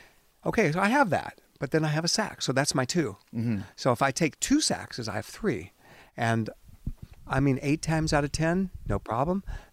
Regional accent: Seattle, Washington, United States; I grew up in Seattle, which doesn't mean I wasn't a rock guy.

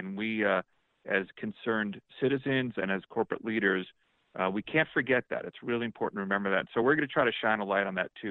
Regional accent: East Coast, United States; now in St. Louis, United States; And I think most of the people that I grew up with on the East Coast don't know much about the Midwest or St. Louis, and they're learning it from me.

